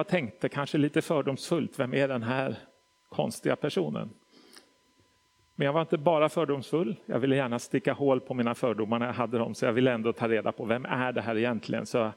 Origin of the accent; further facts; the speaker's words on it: Stockholm, Stockholm County, Sweden; och är född och uppvuxen i Stockholm. Växte inte upp i en troende familj, men kom till tro i vuxen ålder.